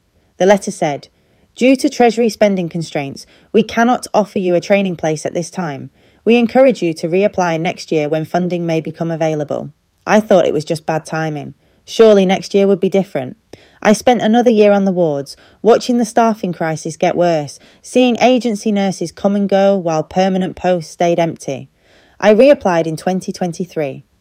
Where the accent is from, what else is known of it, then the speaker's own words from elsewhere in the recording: Frodsham, North West England, United Kingdom; I grew up in Frodsham watching my nan recover from a stroke.